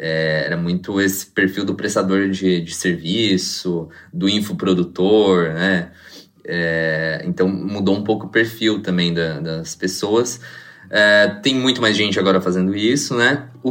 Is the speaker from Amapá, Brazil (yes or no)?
no; Imbituba, Santa Catarina, Brazil; born there; eu que nasci lá em Imbituba, Santa Catarina, uma cidade de 40 mil habitantes. Até meus 27 anos, eu trabalhei em Santa Catarina. Eu me mudei por causa de trabalho para uma cidade vizinha que chama Tubarão